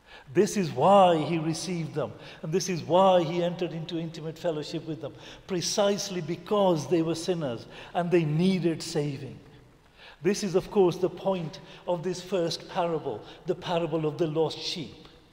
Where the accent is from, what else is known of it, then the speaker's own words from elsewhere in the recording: Kenya; Hey, look, I come from Kenya.